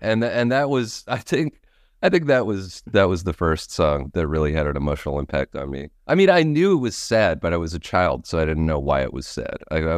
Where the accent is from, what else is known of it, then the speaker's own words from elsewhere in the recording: Canada; at least in Canada, I'm Canadian